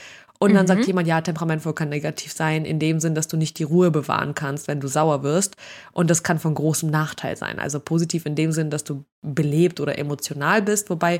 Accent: Russia; Warum irgendwie ausgerechnet ich als Russin aggressiv sein soll, habe ich auch nicht verstanden so.

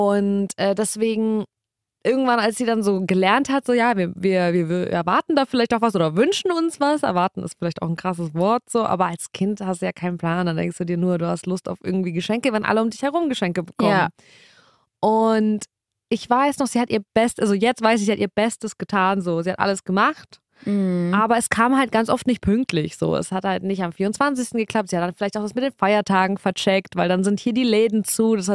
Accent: Germany; Also, weil ich bin ja dann in Deutschland schon aufgewachsen, als so, auch wenn ich so Kindergarten oder so, ne, oder auch Grundschule darüber nachdenke.

